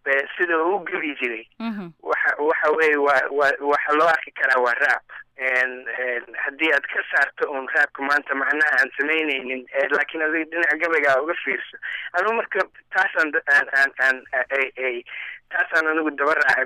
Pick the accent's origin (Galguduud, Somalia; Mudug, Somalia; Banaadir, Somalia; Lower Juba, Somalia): Banaadir, Somalia; Mogadishu; Soomaaliya waa meel aad waa waddankaygii waa aada way igu weyn tahay. Waa meel aan ku koray, waa ku dhashay Muqdisho aan ku koray, marka ciido badanna halkaasaan ku soo qaatay.